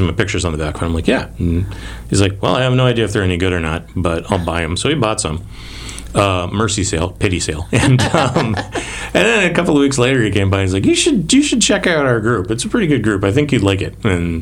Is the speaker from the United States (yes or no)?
yes; Cocoa Beach, Florida, United States; And so I grew up in Cocoa Beach. Well, I spent a lot of my childhood in Cocoa Beach.